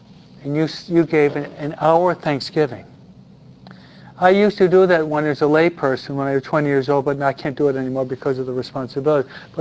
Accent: New York, United States; Simply my pace is, I'm a New Yorker, and it's difficult to overcome

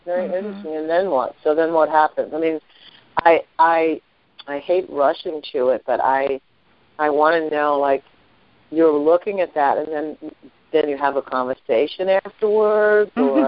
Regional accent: Brooklyn, New York, United States; as a New Yorker, a New York, Brooklyn, Long Island girl

